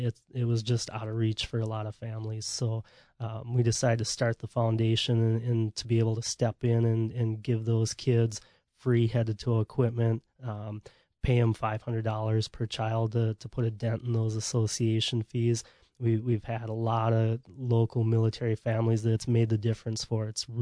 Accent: Hastings, United States; I ended up the last couple years of my career as the first sergeant in my hometown, which was pretty unique and special to me. So I retired out of the Hastings Armory here this summer.

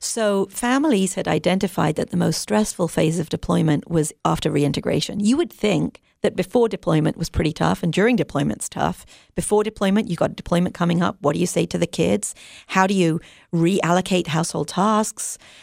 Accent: London, United Kingdom; now in United States; And the way I talk about our program is we live in Minnesota. It's cold. I'm from London originally, so I'm not used to this cold.

